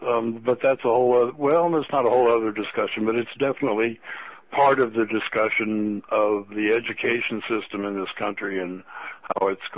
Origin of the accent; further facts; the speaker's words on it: Alton, Illinois, United States; The house I grew up in Alton was a block and a half from a very large monument that they erected to Lovejoy.